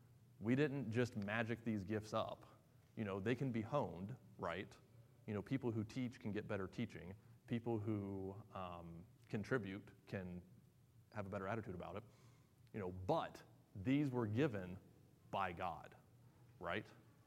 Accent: West Virginia, United States; You know, I grew up in West Virginia where everyone's a Baptist or a Methodist

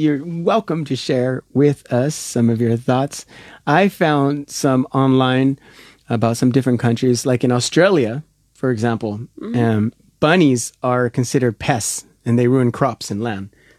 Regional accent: United States; I was looking at where a lot of these, because I'm American, and like you said to me that we're such a new country that most of our traditions came from somewhere else.

